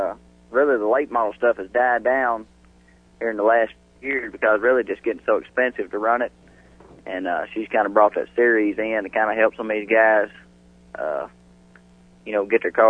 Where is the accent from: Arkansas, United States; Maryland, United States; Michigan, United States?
Arkansas, United States; Greenbrier; I'm from Greenbrier, Arkansas.